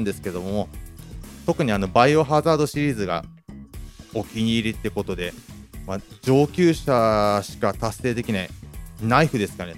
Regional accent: Ibaraki, Japan; もしまあ僕地元が茨城なんですけども

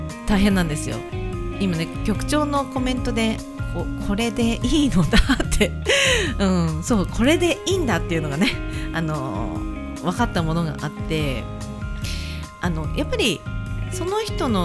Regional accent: Ueda, Nagano, Japan; 私がね、長野県上田市出身だからっていうわけではなくて

